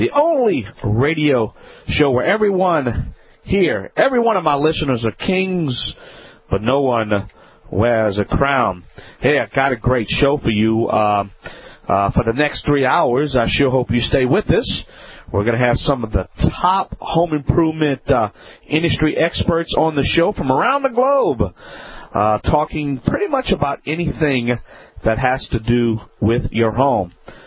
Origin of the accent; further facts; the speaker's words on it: Louisiana, United States; That's right.